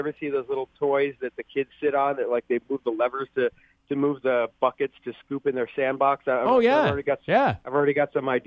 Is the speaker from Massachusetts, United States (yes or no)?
no; New York, United States; I was originally from New York, and that's where we